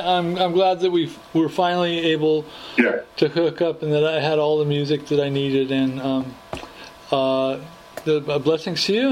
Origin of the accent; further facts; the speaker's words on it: New England, United States; also born or lived in California; now in New York, United States; lived in California for a quarter decade, and then we moved to New York, which is my, you know, I'm from New England.